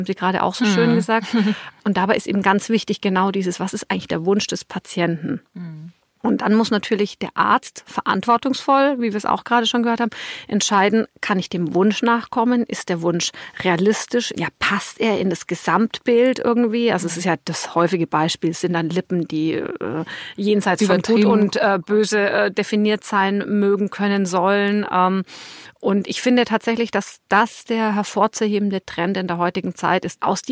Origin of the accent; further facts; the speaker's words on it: Southern Germany, Germany; ich komme eigentlich auch aus Süddeutschland und wie gesagt, ich freue mich immer, wenn ich süddeutsche Töne höre.